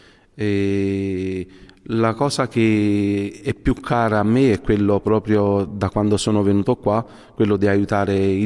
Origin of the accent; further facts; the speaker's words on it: Naples, Campania, Italy; io sono il parroco della parrocchia Santa Caterina a Formiello, sto da 12 anni qui in parrocchia e sono di Napoli.